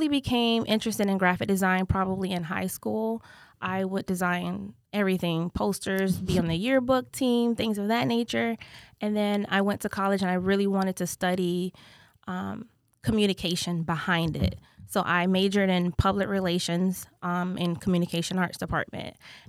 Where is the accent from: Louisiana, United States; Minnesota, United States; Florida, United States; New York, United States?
Florida, United States; I am from South Florida, Broward County, to be exact.